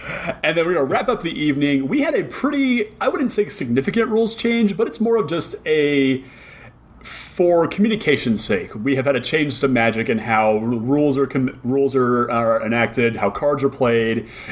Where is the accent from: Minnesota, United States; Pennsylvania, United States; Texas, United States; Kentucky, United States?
Texas, United States; Dallas; my hometown, originally from Dallas, Texas